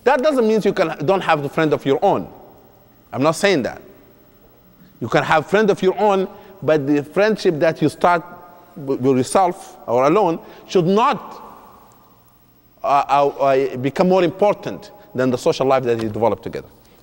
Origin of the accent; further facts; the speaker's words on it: Sudan; And I did enjoy my vacation with my family, alhamdulillah, when I visit my hometown, Sudan.